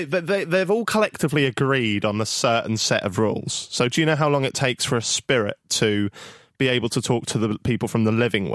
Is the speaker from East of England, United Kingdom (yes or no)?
yes; Norwich, East of England, United Kingdom; I'm from Norwich.